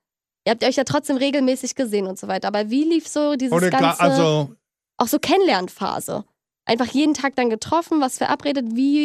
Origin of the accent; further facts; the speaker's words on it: Mecklenburg-Vorpommern, Germany; Ich komme ja aus MV.